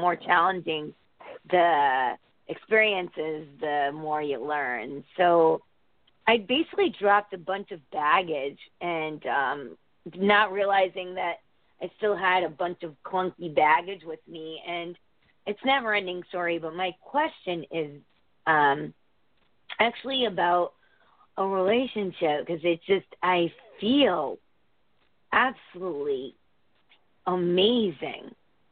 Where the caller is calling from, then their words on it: Connecticut, United States; I'm from Connecticut.